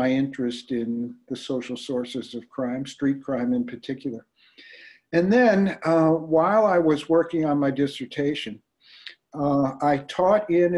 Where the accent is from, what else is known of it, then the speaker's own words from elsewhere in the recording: St. Louis, Missouri, United States; No, I grew up in St. Louis.